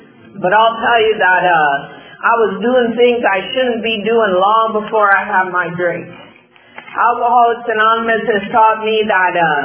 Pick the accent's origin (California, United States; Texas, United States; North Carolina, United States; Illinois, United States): California, United States; Canyon Country; Well, I grew up in Canyon Country. I'm sure many of you know where that's at. And I lived on a cul-de-sac with seven teenage boys.